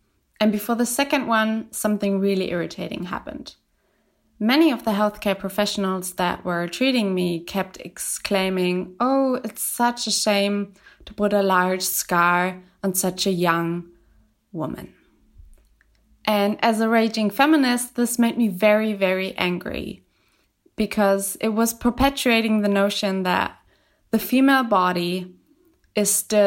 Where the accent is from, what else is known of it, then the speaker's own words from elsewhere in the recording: Germany; I'm from Germany